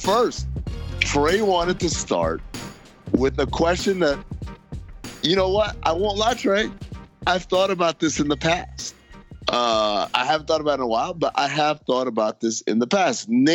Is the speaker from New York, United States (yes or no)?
yes; New York, United States; Because we're both from New York